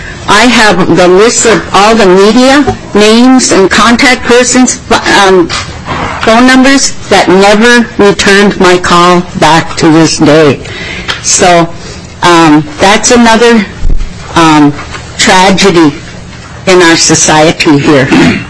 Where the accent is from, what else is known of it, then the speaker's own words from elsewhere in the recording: Colima, Minnesota, United States; I'm from Colima, Minnesota. That's located on the Red Lake Indian Reservation.